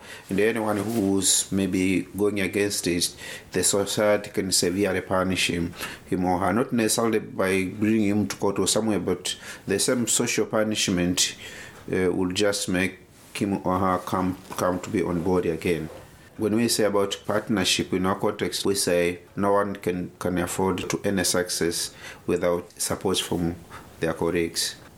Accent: Tanzania; now in Ifakara, Tanzania; from Tanzania. I come from the Southern Highlands of Tanzania. That's where I originate in Tanzania. And now I live in Morogoro, Kilombero.

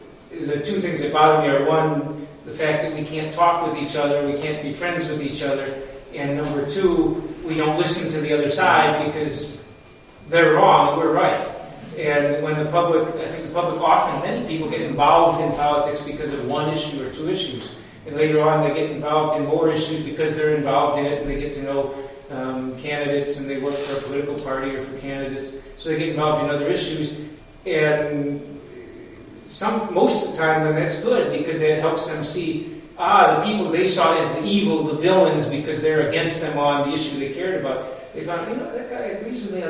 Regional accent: Roseville, Minnesota, United States; from Roseville, Minnesota.

